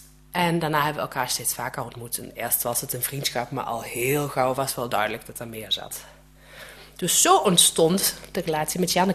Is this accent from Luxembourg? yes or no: no; Germany; Dutch is a second language; moved away as an adult; now in Netherlands; ik ben dus opgegroeid in Duitsland, dat hoor je.